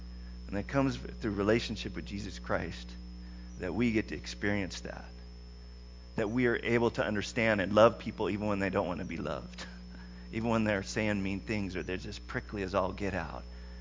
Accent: California, United States; also born or lived in Olympia; But I remember that we had moved away to Olympia, Washington. I grew up in Southern California.

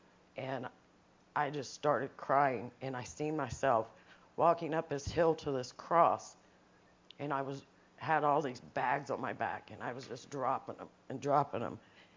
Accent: Ohio, United States; now in Oregon, United States; Well, we came here to Oregon. We're originally from Ohio. Came here to Oregon

